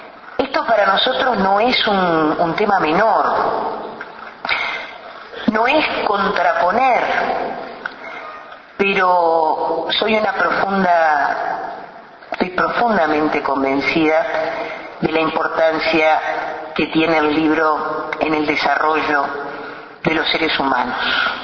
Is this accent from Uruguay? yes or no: yes; Uruguay; lo que somos los uruguayos y las uruguayas